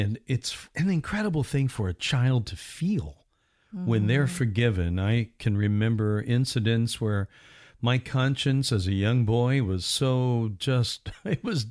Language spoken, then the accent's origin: English; Indiana, United States; See, I have great memories of being, well, not of Florida, because I was from Indiana at that point, but we watched all the Disney stuff. We watched all the Florida stuff up in Indiana